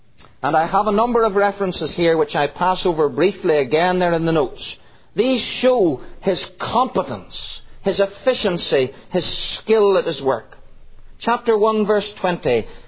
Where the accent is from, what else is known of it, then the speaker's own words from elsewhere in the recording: Ireland; Now, perhaps as an Irishman, I put it rather bluntly